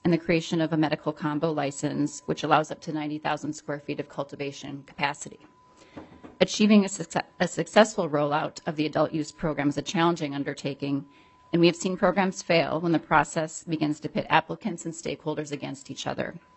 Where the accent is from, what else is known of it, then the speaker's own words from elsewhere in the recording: Minnesota, United States; I am proud of the way we've supported my home state with our community partners.